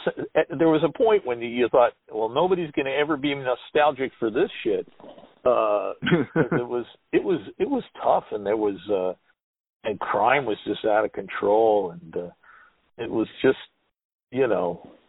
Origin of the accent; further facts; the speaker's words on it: New York, United States; I went to Cream in 75, and I came from New York. I had actually spent a year out in San Francisco